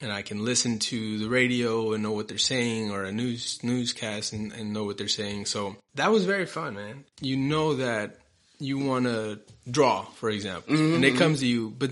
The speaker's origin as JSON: {"language": "English", "town": "Tulsa", "region": "Oklahoma", "country": "United States", "tie": "born or raised there", "second_language": "English", "said": "there, and then our family moved to the United States in 97."}